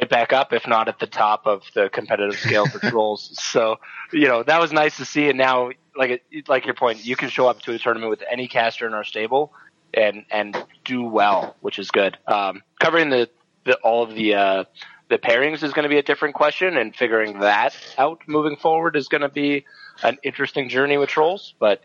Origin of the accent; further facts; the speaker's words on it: Alberta, Canada; I'm Canadian, Western Canada, from Alberta